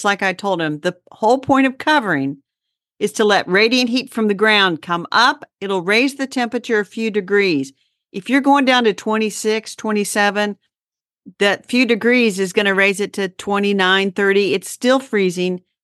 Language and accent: English; Indianapolis, Indiana, United States; from Indianapolis, Indiana. I have a suburban garden measured in square feet.